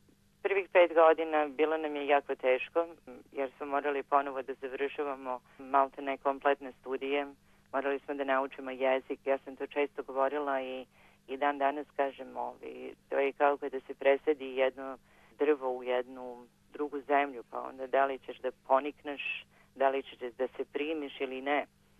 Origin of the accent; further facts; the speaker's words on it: Šabac, Šumadija and Western Serbia, Serbia; moved away as an adult; now in Geelong, Australia; Ja sam odrasla u Šapcu